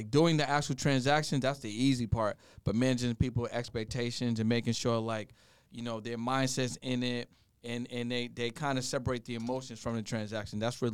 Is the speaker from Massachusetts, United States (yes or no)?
yes; Boston, Massachusetts, United States; now in Los Angeles, United States; It wasn't hard, bro. I'm from Boston. I've been through an umpteenth snowstorm.